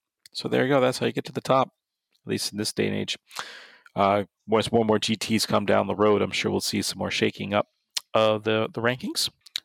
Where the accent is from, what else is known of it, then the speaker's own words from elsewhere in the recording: New England, United States; I grew up in New England, so college sports are, you know, not talked about at all.